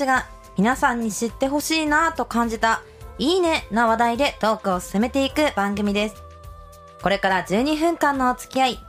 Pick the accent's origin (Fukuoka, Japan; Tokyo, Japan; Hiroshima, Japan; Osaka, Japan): Fukuoka, Japan; 私がちょっと年末年始に地元の福岡県の方に帰省させていただいた時に